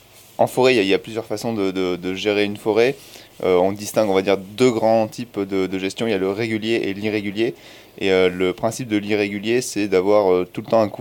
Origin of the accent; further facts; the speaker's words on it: Clermont-Ferrand, Auvergne-Rhône-Alpes, France; je viens de Clermont-Ferrand